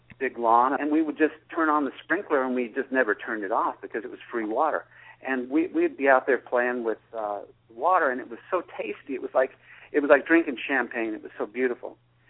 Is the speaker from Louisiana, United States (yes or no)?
no; Las Vegas, Nevada, United States; also born or lived in Georgia; We had left Georgia and moved out to Las Vegas. I ended up growing up in Las Vegas.